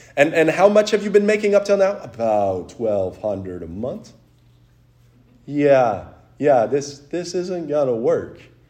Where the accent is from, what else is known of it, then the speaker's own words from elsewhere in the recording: New Hampshire, United States; I grew up in New Hampshire. Our state motto is literally, live free or die.